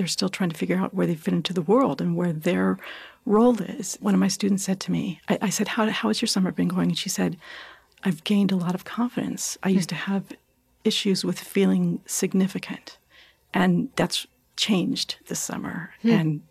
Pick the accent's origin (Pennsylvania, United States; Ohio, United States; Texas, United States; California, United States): California, United States; I grew up out in Southern California. My mother lives about 20 minutes south of the academy.